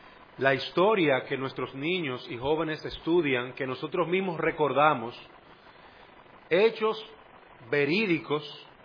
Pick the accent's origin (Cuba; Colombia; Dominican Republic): Dominican Republic; nuestra responsabilidad como dominicanos